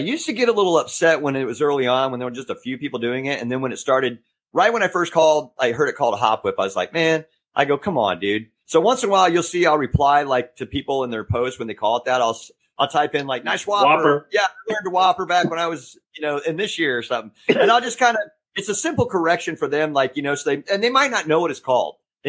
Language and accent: English; Indianapolis, Indiana, United States; also born or lived in Greenwood; Now, obviously, I grew up in Indianapolis, but then was raised for a while in Greenwood. So